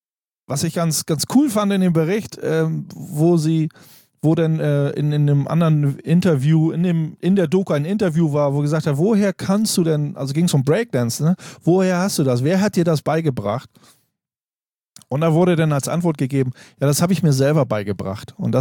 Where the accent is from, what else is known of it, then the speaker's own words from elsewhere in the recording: western Germany, Germany; Ich bin selber aus dem Westen